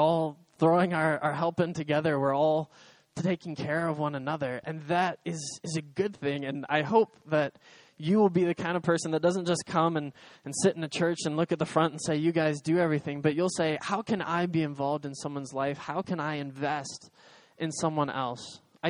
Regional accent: United States; I'm an American. And I'll admit, Americans don't know everything, and Americans can't do everything in the world.

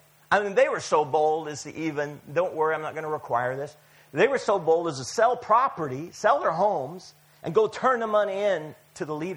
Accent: United States; Believe me, I'm from America, the land of Walmarts.

